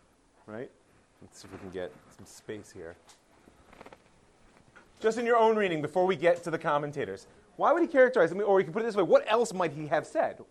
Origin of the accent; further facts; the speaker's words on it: Cleveland, Ohio, United States; Imagine you were the head of, I grew up in Cleveland, you were the head of the Cleveland Federation, right?